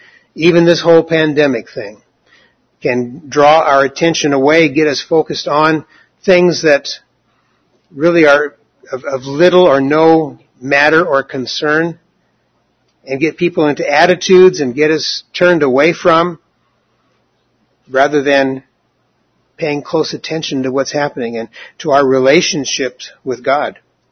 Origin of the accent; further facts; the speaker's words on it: Albany, United States; So I'm from Albany, not from Portland.